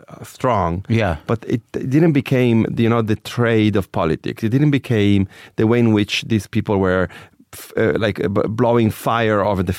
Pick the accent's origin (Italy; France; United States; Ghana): Italy; Sicily; One was I was growing up in Sicily. So Sicily is a very contrast country.